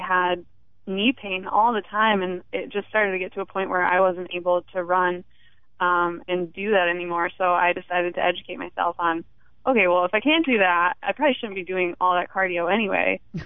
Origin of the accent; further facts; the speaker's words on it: Midwest, United States; Well, we grew up in the Midwest, so healthy eating and exercise really weren't happening for us there.